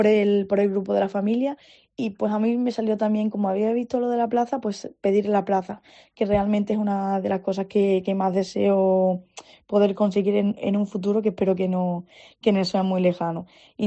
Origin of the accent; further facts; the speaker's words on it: Extremadura, Spain; además yo de pequeña pocas veces he ido a ver la cabalgata grande de Badajoz, siempre me quedaba en mi pueblo, que reparten regalitos.